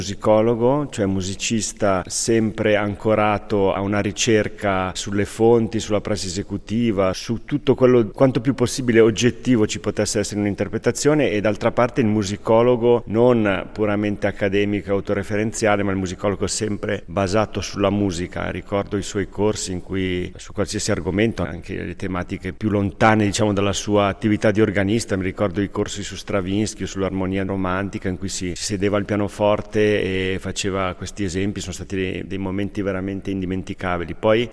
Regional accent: Varese, Lombardy, Italy; moved away as an adult; Io l'ho conosciuto a 19 anni, in cui sono partito da Varese per andare in questa terra che per me era all'epoca lontanissima e remota

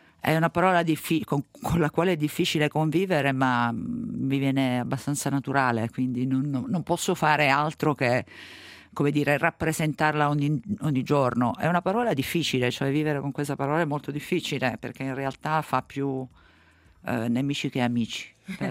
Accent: Lecce, Apulia, Italy; now in Switzerland; Io sono salentina, la mia città natale è Lecce, la mia famiglia è originaria, è una famiglia diciamo storica della città.

